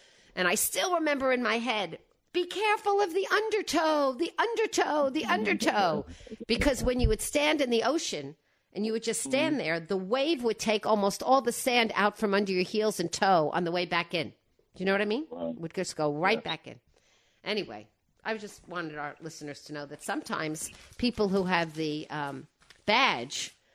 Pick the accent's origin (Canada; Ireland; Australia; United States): United States; Rockaway, New York; I grew up around there, Wayne. I grew up around Rockaway.